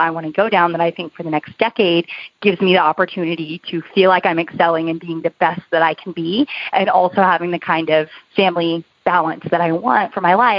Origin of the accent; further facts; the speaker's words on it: Oklahoma, United States; now in Nashville, United States; I grew up in Oklahoma, so I was just ready to start a family